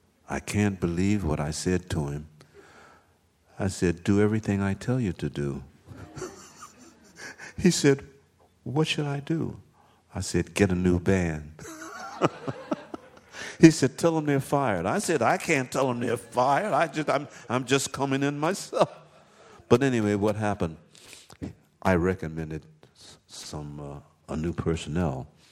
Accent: Pennsylvania, United States; I said, Art, you know, he's from Pittsburgh. I said, we're all from Pennsylvania.

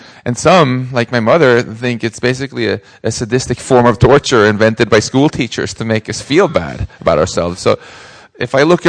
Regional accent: Stockholm, Stockholm County, Sweden; English is a second language; he just got a free trip to visit my hometown of Stockholm as a result.

